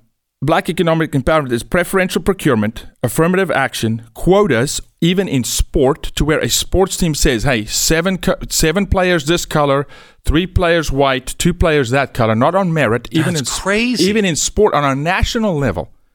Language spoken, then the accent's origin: English; South Africa; moved away as an adult; I'm from South Africa, born and raised 27 years, first 27 years of my life, Glenn. And so through the apartheid era, I was raised.